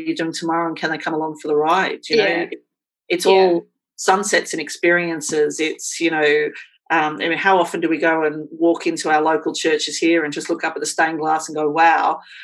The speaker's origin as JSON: {"language": "English", "region": "Queensland", "country": "Australia", "tie": "born there", "said": "I was born in Queensland."}